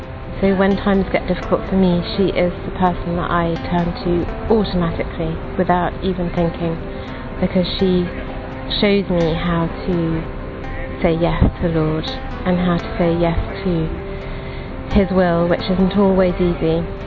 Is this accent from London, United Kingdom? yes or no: no; Yorkshire and the Humber, United Kingdom; I'm from England, from Yorkshire.